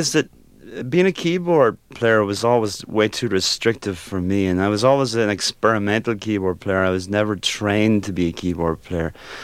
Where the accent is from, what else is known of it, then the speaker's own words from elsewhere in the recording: Ireland; I mean, growing up in Ireland, in a place where there's not a sky in the clouds instead of a cloud in the sky.